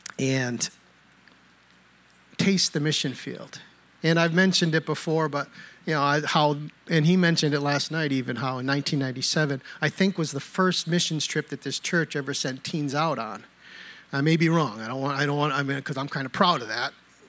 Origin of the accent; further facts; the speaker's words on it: United States; Again, I'm American. I was taught in public school.